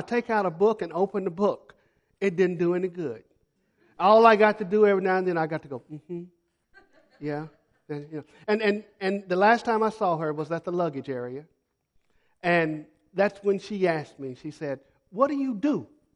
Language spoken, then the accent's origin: English; United States; now in Guatemala; when people ask me where I'm from, I tell them, I'm from Guatemala, but I'm from the States. I got a blue passport.